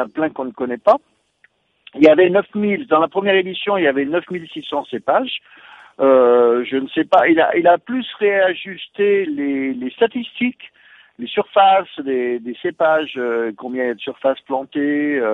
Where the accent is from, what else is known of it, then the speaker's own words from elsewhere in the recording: Auvergne-Rhône-Alpes, France; Je ne suis pas alsacien, je suis savoyard.